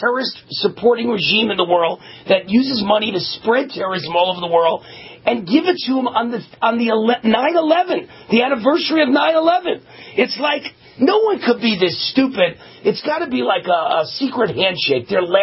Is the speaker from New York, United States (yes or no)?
yes; New York, United States; now in Las Vegas, United States; You know, it's like I came from New York. I was born and raised there. I lived there 26 years.